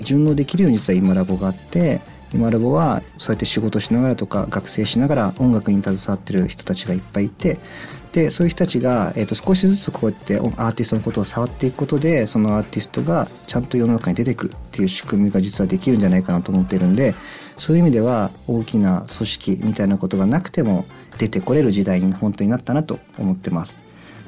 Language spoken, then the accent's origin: Japanese; Yokohama, Kanagawa, Japan; FM 横浜をずっと聞きながら育った横浜生まれ横浜育ちの